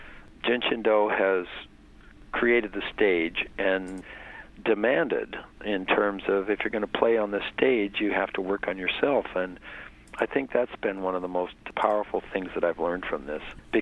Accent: United States; moved away as an adult; now in Canada; I grew up in America to start with, and then I organized draft resistance and stuff during the war in Vietnam

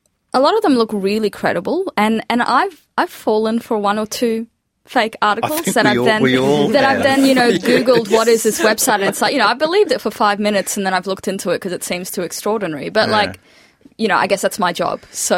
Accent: Egypt; I grew up in Egypt where fake news is very, very common

